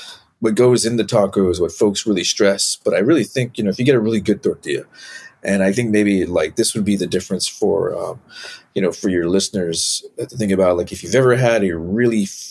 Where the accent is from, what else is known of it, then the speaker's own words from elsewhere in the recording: Safford, Arizona, United States; I think flour chips I grew up with in Arizona and Safford. But then I went to other places.